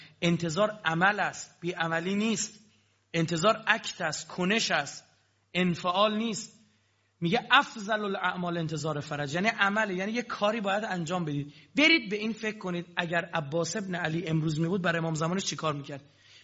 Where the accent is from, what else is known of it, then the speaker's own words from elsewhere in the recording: Iran; ما اهل کوفه نیستیم، طبیعیه، ما اهل ایرانیم.